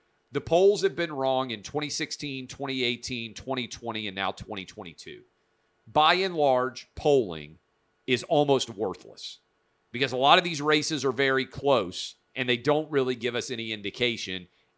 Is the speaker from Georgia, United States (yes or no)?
no; Tennessee, United States; My home state of Tennessee, fabulous place to live.